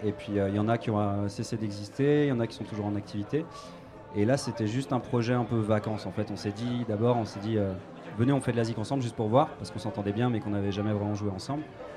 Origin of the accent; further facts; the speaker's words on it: Strasbourg, Grand Est, France; Vu qu'on vient de Strasbourg